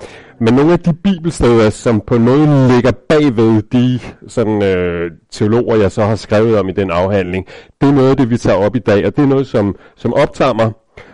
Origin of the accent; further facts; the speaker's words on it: Birkerød, Capital Region of Denmark, Denmark; var 18 år, flyttede jeg her fra Birkerød og uddannede mig i Aarhus og blev præst.